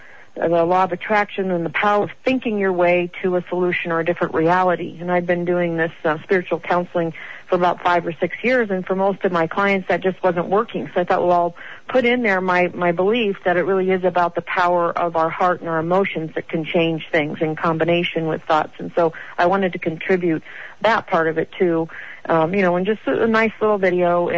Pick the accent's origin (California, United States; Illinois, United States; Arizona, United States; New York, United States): Arizona, United States; Phoenix; And we had an actual theatrical premiere in my hometown in Phoenix